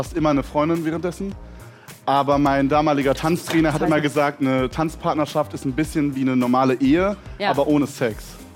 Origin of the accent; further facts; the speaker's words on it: Brandenburg, Germany; Bei uns in Brandenburg geht man ab der 7. erst aufs Gymnasium.